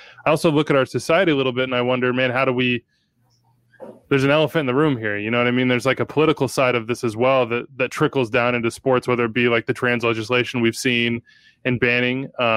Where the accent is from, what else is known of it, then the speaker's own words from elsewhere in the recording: Wichita, Kansas, United States; I don't remember those sorts of conversations growing up in Wichita, Kansas in the, you know, mid 90s.